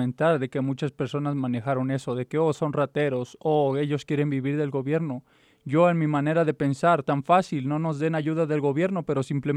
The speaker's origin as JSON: {"language": "Spanish", "region": "Mexico City", "country": "Mexico", "said": "yo soy del Estado de México, del Distrito Federal"}